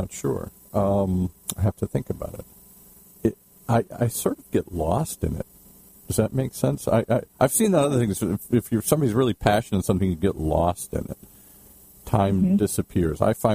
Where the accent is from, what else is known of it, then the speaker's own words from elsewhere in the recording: Ireland; I'm Irish.